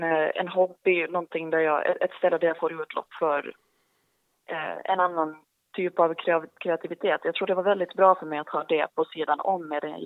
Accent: Vaasa, Ostrobothnia, Finland; speciellt som finlandssvensk, det finns ju otroligt mycket kultur där för att den har varit en relativt liten stad.

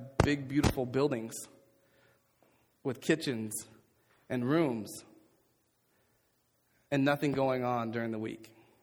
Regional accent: Portland, United States; But growing up in Portland in the neighborhood I did, I know people who didn't eat until they got to school.

